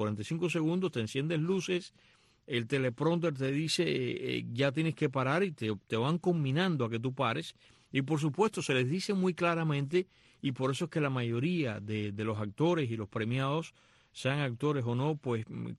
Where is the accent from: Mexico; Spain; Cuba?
Cuba; viniendo como vengo yo de Cuba, en que todo era politizado.